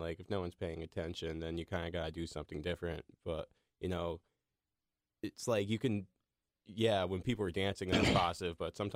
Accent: Middletown, Connecticut, United States; I'm from, like, Middletown, Connecticut area.

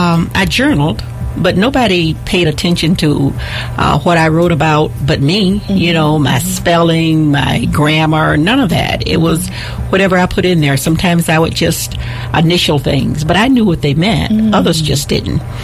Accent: Mississippi, United States; I thought I was the best homemaker ever born, because I was raised in Mississippi and I knew how to work.

